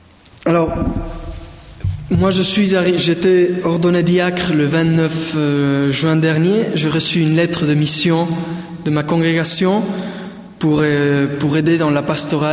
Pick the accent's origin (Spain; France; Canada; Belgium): Spain; French is a second language; dans un jour très particulier pour un Espagnol. Je viens de l'Espagne